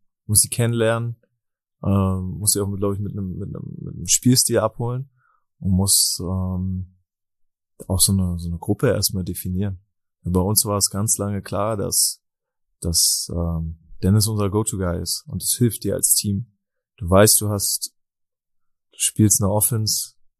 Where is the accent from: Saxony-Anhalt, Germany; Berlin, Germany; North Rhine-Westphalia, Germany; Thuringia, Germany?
Berlin, Germany; Wir kommen aus derselben Ecke aus Berlin